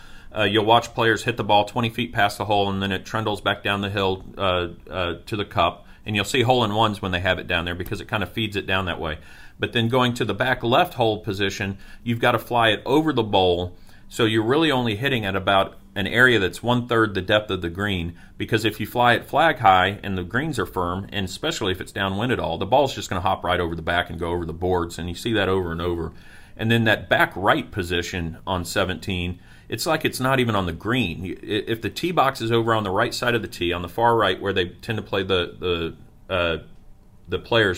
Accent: Niceville, Florida, United States; Well, you don't leave out my hometown of Niceville.

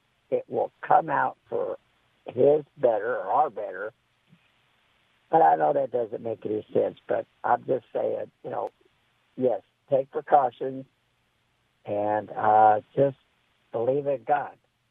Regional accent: Oklahoma, United States; I'm from Oklahoma. I'm going back.

